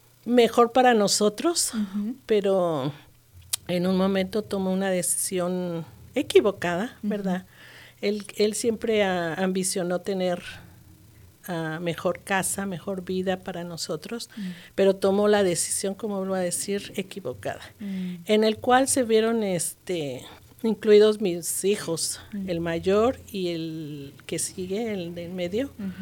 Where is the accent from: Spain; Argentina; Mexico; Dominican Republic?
Mexico; Mexico City; now in Denver, United States; de vivir aquí en Denver, en Colorado. Ajá. Casi como unos 42 a 43 años. Wow. Pero sí, soy originaria de la Ciudad de México.